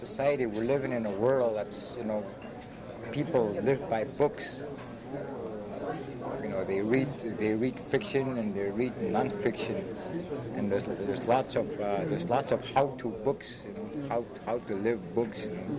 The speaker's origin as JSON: {"language": "English", "town": "Fort Chipewyan", "region": "Alberta", "country": "Canada", "tie": "born or raised there", "said": "just a couple of boys talking from my hometown, Fort Chipewyan"}